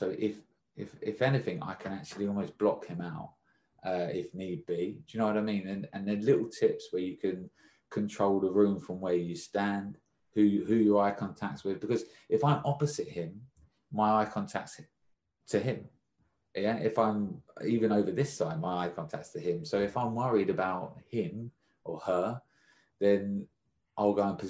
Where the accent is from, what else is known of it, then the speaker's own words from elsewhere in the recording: London, United Kingdom; I said, oh, I'm from London.